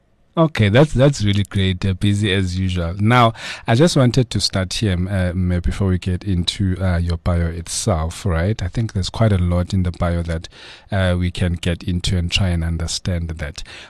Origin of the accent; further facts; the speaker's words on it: Soweto, Gauteng, South Africa; Because I'm from Soweto as well. So I know this school quite very, very well.